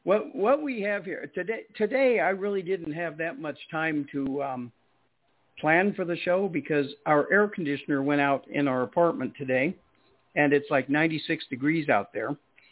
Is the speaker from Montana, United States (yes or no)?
yes; Montana, United States; born there; Well, I was born in Montana, so I know what you're saying.